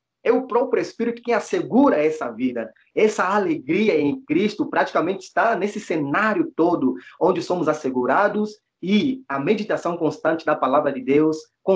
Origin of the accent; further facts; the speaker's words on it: Angola; now in São Paulo, Brazil; quando eu vim de Angola para cá, eu me assustei com a velocidade das coisas aqui no Brasil, especialmente em São Paulo